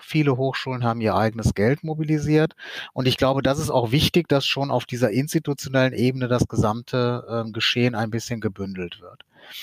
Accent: Aachen, North Rhine-Westphalia, Germany; luftlinienmäßig näher als meine Heimatstadt Aachen

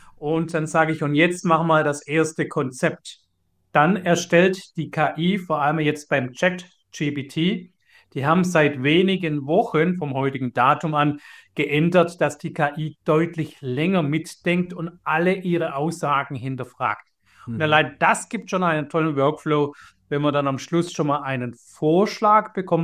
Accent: Baden-Württemberg, Germany; accent: Swabian; ich schwätze Schwäbisch

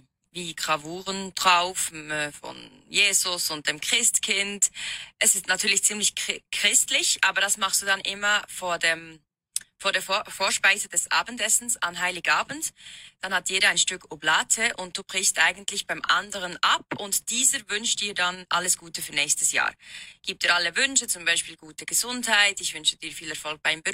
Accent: Switzerland; ich versuche mein schönstes Hochdeutsch. ich bin ja Schweizerin, aber meine Mom ist aus Polen.

